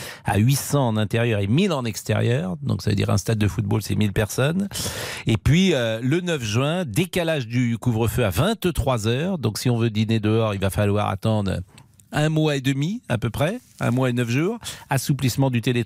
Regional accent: France; Mais non, on est des Français, il faut être à fond derrière le PSG, quoi qu'il arrive

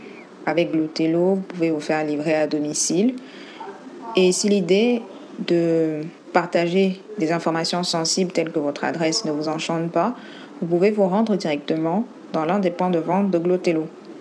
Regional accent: Cameroon; je viens du Cameroun.

